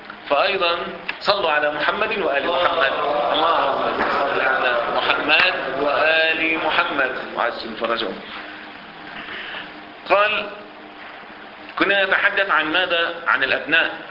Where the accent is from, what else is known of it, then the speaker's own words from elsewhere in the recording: Lebanon; نعم حصلت عندنا في لبنان وكان عليها مشاكل